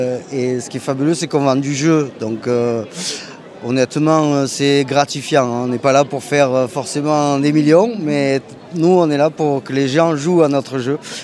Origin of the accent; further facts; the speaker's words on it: Marseille, Provence-Alpes-Côte d'Azur, France; Bon, moi, je viens de Marseille, je viens de l'Ouest, je fais des bornes.